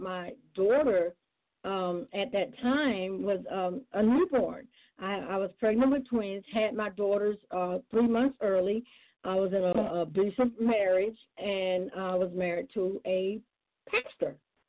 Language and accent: English; Sylacauga, Alabama, United States; But I come from Philadelphia. I'm from Sylacauga, Alabama, and I've been singing since I was a little girl.